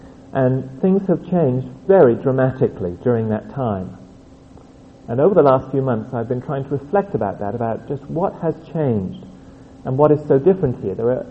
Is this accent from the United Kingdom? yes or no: yes; England, United Kingdom; now in United States; Now, please don't think that I am being critical about the United States, coming here as an Englishman and then making these statements